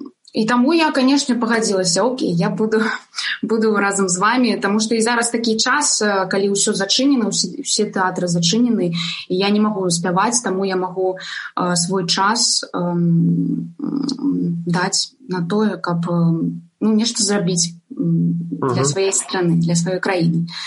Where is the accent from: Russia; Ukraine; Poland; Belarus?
Belarus; ми білоруси, ми повинні використовувати свою мову